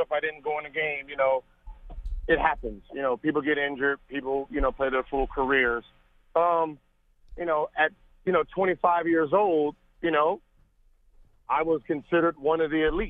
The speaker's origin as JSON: {"language": "English", "region": "California", "country": "United States", "said": "Because, you know … I'm from the Valley, 818. So … was the Valley's rapper, you know, because we heard he went to Taft High School."}